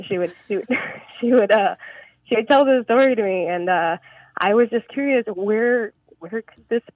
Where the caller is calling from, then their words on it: Portland, Oregon, United States; I'm calling from Portland, Oregon.